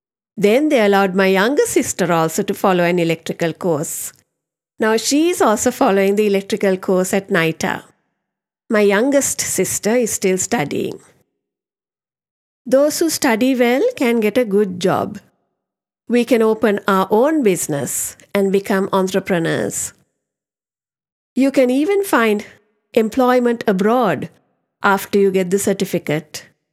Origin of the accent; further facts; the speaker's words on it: Skandapuram, Northern Province, Sri Lanka; I am 20 years old. I am from Skandapuram. My father is a laborer. My mother is a housewife. I have a brother and two sisters. I studied at Akkarayan Mahavidyalayam in Kilinochchi.